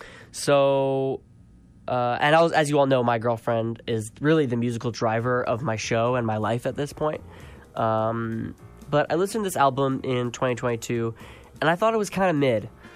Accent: Canada; even though I am Canadian.

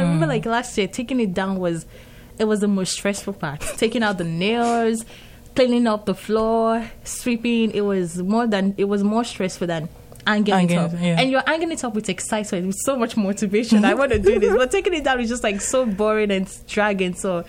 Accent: Nigeria; I'm Nigerian, okay. So I wear native. I wear Ankara.

